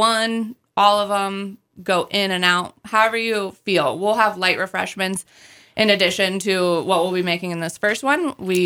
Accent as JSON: {"language": "English", "region": "North Carolina", "country": "United States", "said": "When I'm from North Carolina, when I lived in North Carolina, we didn't grow garlic."}